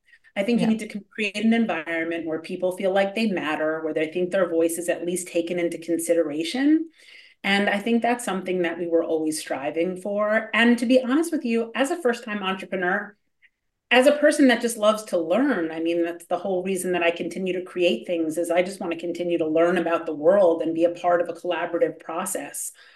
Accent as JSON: {"language": "English", "town": "Hollywood", "region": "California", "country": "United States", "tie": "born or raised there", "said": "For me, you know, I grew up in Hollywood, so it was sort of a war of attrition."}